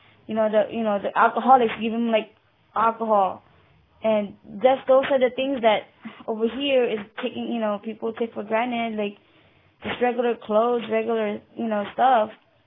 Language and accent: English; Philippines; now in United States; Yeah, because I mean, over here as a Filipino immigrant, coming over here, you know, I've been called fob